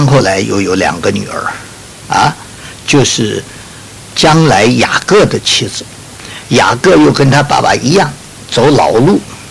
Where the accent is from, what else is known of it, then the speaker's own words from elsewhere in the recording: Jiangnan, China; 现在我们中国没有了，在我小的时候在江南一带还有这种抢婚